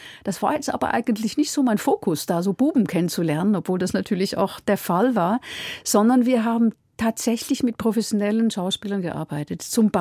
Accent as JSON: {"language": "German", "region": "Zurich", "country": "Switzerland", "tie": "born or raised there", "said": "Ich bin aufgewachsen am Zürcher See oder weit, weit oberhalb des Zürcher Sees. Und ich bin aufgewachsen in einem Tagungs- und Studienzentrum, was mein Vater geleitet hat."}